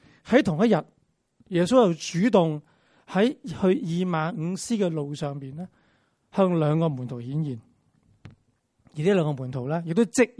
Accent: China; 但我们中国人说日头不要讲人

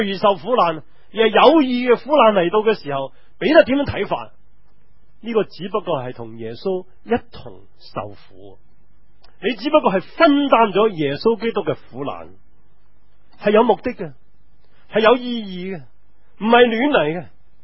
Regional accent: Guangdong, China; 咁我哋中国人好多时候咧都真系噶

